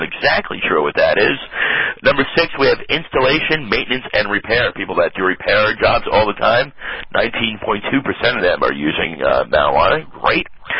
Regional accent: New York, United States; I cannot wait to vote for her as a New Yorker.

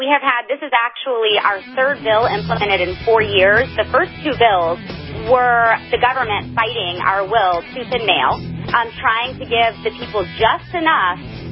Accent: Florida, United States; what's happening here in my home state of Florida

